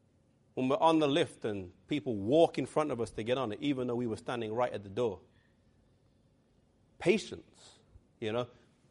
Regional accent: England, United Kingdom; I'm English.

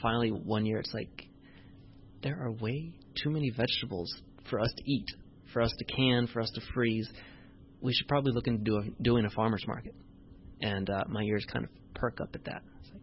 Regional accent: Florida, United States; born there; I was born in South Florida in a city. And obviously, that's a city.

